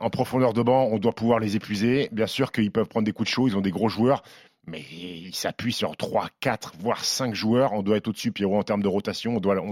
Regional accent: France; On stigmatise parce que nous, on est français

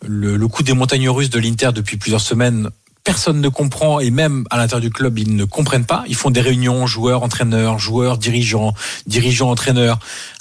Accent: Auxerre, Bourgogne-Franche-Comté, France; vous savez que je viens d'Auxerre

